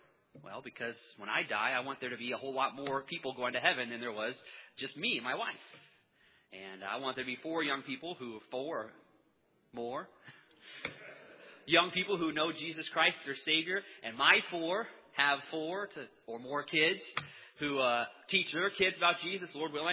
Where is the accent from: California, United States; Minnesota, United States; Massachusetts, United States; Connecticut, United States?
California, United States; Bakersfield; Like, I'm from Bakersfield, California … Don't you know? I mean, we are country at heart.